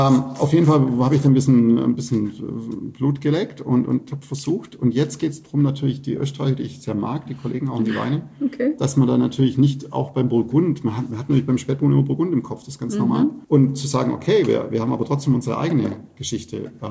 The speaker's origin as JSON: {"language": "German", "region": "Baden-Württemberg", "country": "Germany", "accent": "Swabian", "said": "ich bin natürlich ein Fan vom schwäbischen Dialekt."}